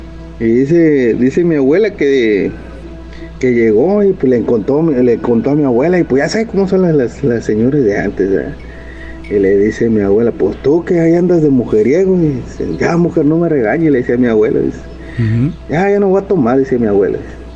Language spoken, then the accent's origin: Spanish; Ciudad Valles, San Luis Potosí, Mexico; somos de Ciudad Valle, San Luis Potosí